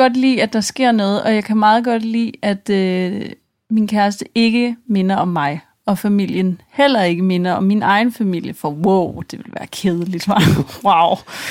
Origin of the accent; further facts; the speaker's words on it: Jutland, Denmark; Ja, vi er fra Jylland.